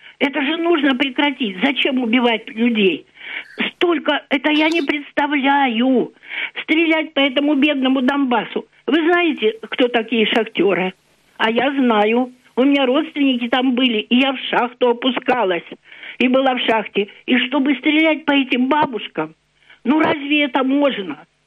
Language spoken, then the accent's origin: Russian; Ukraine; now in Saint Petersburg, Russia; Моя родина – Украина. Я там училась, в Днепропетровске, в транспортном институте. Там живут все мои друзья, похоронены мои родственники.